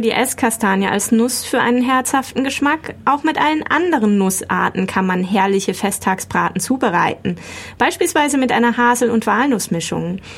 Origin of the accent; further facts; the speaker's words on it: Baden-Württemberg, Germany; als Schwäbin kennt man Linsen meist nur mit Rauchfleisch